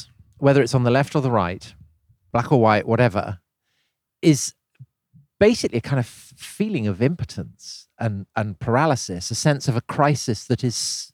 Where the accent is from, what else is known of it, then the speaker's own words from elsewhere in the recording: South West England, United Kingdom; I was growing up in Wiltshire, exactly.